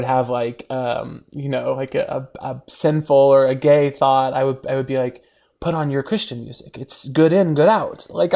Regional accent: Missouri, United States; No, I grew up in Missouri, huge brag.

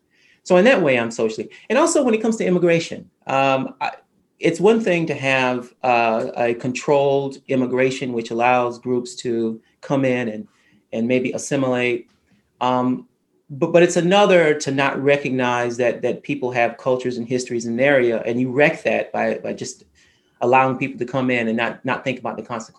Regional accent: American South, United States; So I'm culturally Christian. I grew up in the American South, and most Black people in American South are very religious.

